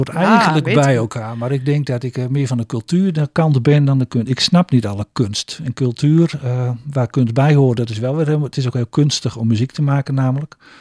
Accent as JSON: {"language": "Dutch", "region": "Groningen", "country": "Netherlands", "also_born_or_lived": "The Hague", "said": "als Groninger was ik ook een soort ontwikkelingswerker in het Verre Westen."}